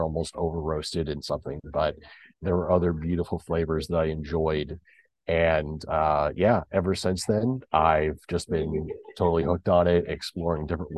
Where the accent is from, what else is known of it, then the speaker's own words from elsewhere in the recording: Kansas City, Missouri, United States; So these days, honestly, in my area, my hometown of Kansas City, Missouri, there is a large number of excellent coffee shops and locally roasted beans.